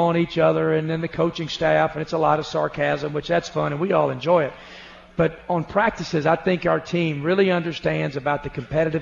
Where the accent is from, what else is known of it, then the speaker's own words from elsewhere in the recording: Mississippi, United States; Well, see, I'm from Mississippi, so, you know, we're all small town, right?